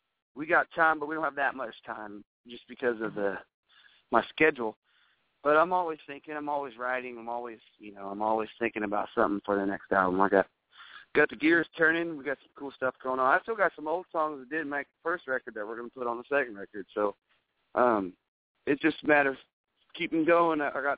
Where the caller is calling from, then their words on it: West Virginia, United States; I'm somewhere in West Virginia.